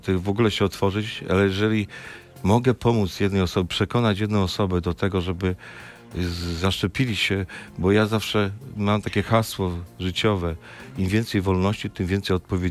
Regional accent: Babimost, Lubusz Voivodeship, Poland; a ja tam pochodzę, wychowałem się w Babimoście.

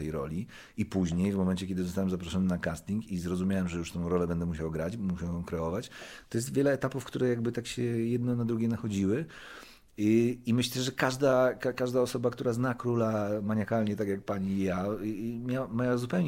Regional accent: Silesian Voivodeship, Poland; 79 rocznik, obaj jesteśmy, obaj pochodzimy z Górnego Śląska.

